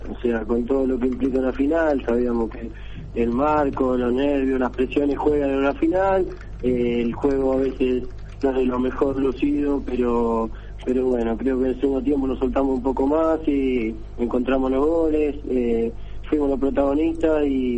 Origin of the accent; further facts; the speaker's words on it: Mar del Plata, Buenos Aires Province, Argentina; ya te digo que yo soy de Mar del Plata, me toca viajar todos los días